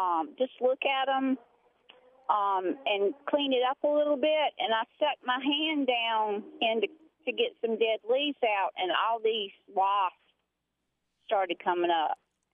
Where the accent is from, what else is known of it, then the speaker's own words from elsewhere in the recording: Aiden, North Carolina, United States; No, I'm from Aiden, North Carolina.